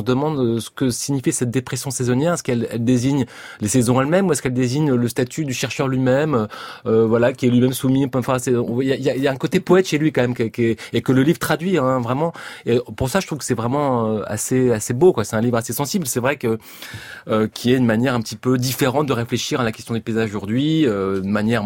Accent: Paris, Île-de-France, France; je suis un vrai parisien

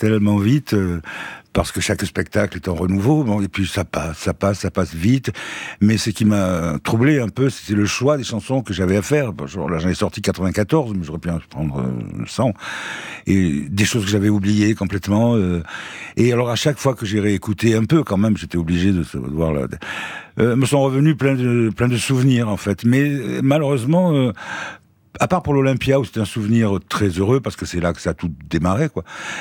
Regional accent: Toulon, Provence-Alpes-Côte d'Azur, France; J'ai jamais trop eu l'accent en bas. Je faisais attention. Mais là, je l'ai de plus en plus. En vieillissant, l'accent revient.

